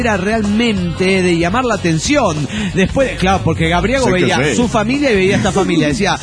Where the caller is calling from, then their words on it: Atlanta, Georgia, United States; de Atlanta, Georgia.